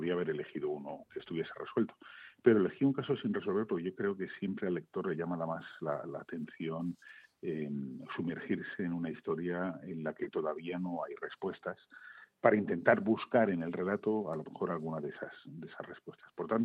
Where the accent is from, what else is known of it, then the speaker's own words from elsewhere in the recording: Guadalajara, Castilla-La Mancha, Spain; now in Madrid, Spain; nací en Madrid, pero me siento más alcarreño. Yo nací en Madrid y en cuestión de horas mis padres me cogieron de el hospital y me llevaron a vivir a Guadalajara y allí mis primeros 18 años de vida hasta que me instalé en Madrid.